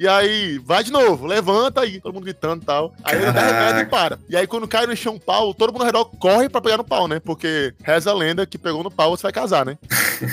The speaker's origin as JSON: {"language": "Portuguese", "region": "Ceará", "country": "Brazil", "said": "Eu, como cearense, como é que eu não estudei sobre isso direito na escola, tá ligado?"}